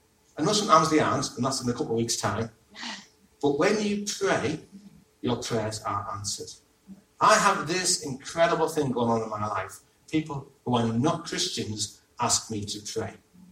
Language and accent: English; England, United Kingdom; We can't help being English, can we? Or British, or whatever you are, you know.